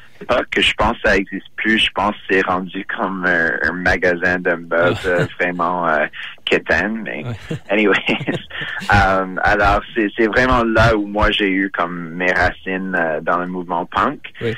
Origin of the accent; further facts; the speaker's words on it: Toronto, Ontario, Canada; j'ai grandi à Toronto, en fait, pendant les années 90. C'est là où j'ai découvert le ska et le punk.